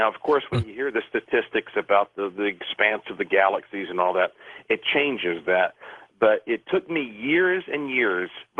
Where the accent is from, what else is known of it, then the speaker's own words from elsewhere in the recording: Asheville, North Carolina, United States; I am only going to be here in Asheville, my hometown, for 2 weeks.